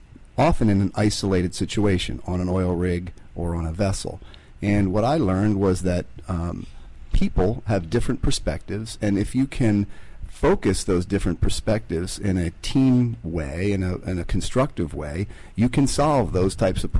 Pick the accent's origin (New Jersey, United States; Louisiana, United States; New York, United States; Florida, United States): New Jersey, United States; Princeton; I grew up in Central Jersey, Princeton.